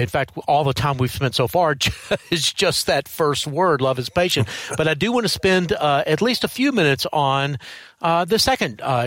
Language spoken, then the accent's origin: English; the South, United States; I think we Christians, and especially those of us who were raised where I was raised in the South, we have kind of a misconception of what kindness is.